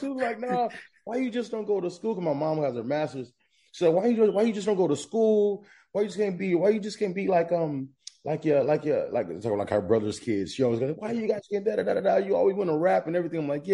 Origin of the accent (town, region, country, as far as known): Long Beach, California, United States